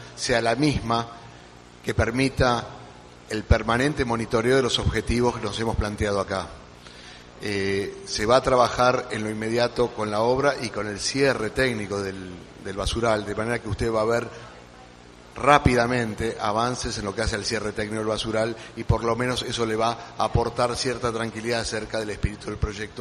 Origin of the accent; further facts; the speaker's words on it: Argentina; Tiene que ver con que somos Argentina y somos argentinos.